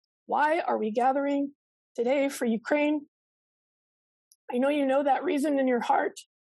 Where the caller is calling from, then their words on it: Toronto, Ontario, Canada; I'm joining from Toronto, Canada, which is located on the traditional, ancestral, and sometimes unceded territory of the Haudenosaunee, the Huron-Wendat, the Anishinaabe, and the Mississaugas